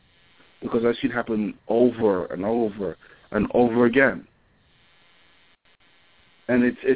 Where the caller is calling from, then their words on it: New York, United States; from New York.